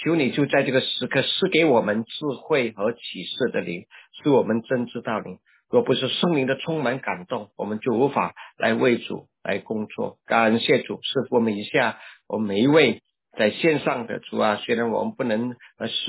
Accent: Malaysia; moved away as an adult; now in United States; 我是马来西亚人，那我在1993年到2018年，一共有25年在马来西亚

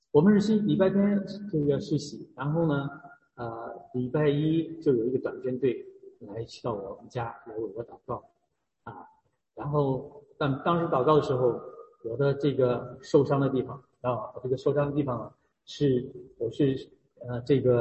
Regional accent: China; born there; 因为我是在中国60年代出生那么都我们受的教育都是。这个进化论这个无神论的这种教育

